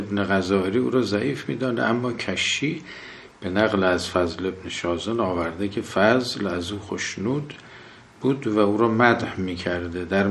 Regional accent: Abadan, Khuzestan, Iran; ما از آبادان هستیم.

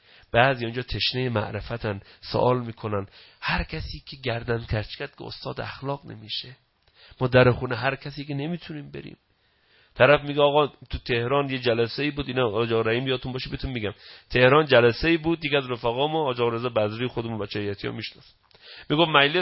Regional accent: Babol, Mazandaran, Iran; من اهل بابلم به من میگن بابلی

